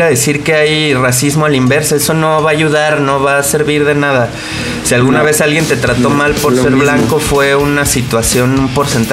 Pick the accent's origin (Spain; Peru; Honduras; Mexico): Mexico; como seres humanos y como mexicanos en este momento tan complicado que estamos viviendo